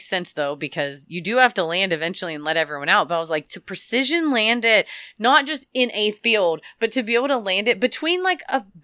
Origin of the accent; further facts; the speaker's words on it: Mesquite, Texas, United States; It didn't used to be in Plano. It used to be Mesquite, Texas, baby.